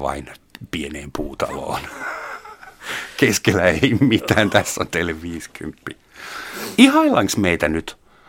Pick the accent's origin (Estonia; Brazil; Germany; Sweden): Germany; Konstanz, Baden-Württemberg; Finnish is a second language; mun kotikaupungissa Konstanz am Bodensee, joka sijaitsee Saksan ja Sveitsin rajalla.